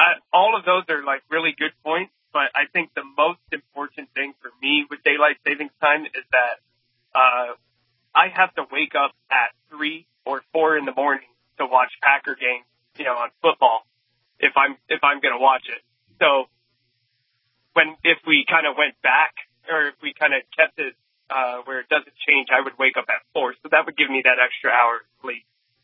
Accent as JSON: {"language": "English", "country": "Guam", "tie": "born or raised there", "also_born_or_lived": "United States", "said": "No, I was born and raised on Guam, went to the States for a few years for college"}